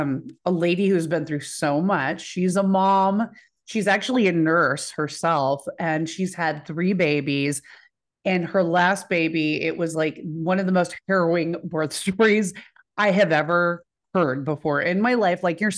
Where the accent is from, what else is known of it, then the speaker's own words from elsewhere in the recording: Dallas, Texas, United States; I'm from Dallas.